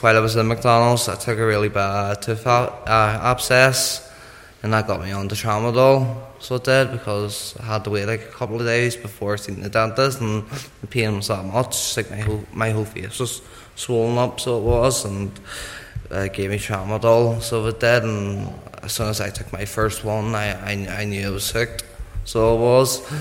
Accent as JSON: {"language": "English", "town": "Monkstown", "region": "Northern Ireland", "country": "United Kingdom", "tie": "born or raised there", "said": "So I was brought up in Monkstown, living with my nanny and my granda. That's where my mum lived, so that's where I was brought up. I was brought up there till about four"}